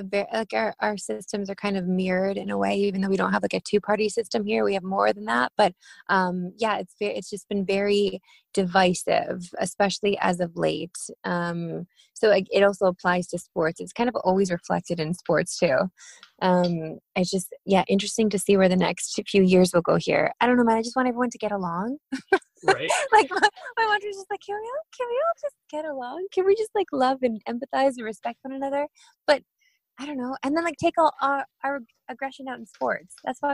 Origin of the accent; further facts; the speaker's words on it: Western Canada, Canada; now in Toronto, Canada; I came from Western Canada where, you know, populations are, the numbers are a lot lower than they are here. So, and I'm trying, I've been here for 15 years. And so I do identify as a Torontonian